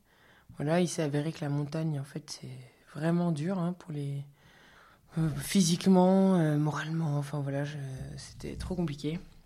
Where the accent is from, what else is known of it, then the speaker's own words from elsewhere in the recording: Grand Est, France; j'ai 35 ans. Voilà, moi je viens de Meurthe-et-Moselle à la base et je suis allée à Paris pour une dizaine d'années.